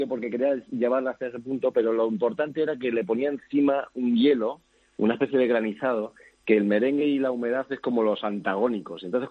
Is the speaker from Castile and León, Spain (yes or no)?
no; Jarandilla de la Vera, Extremadura, Spain; yo soy de la zona de La Vera, de Jarantilla.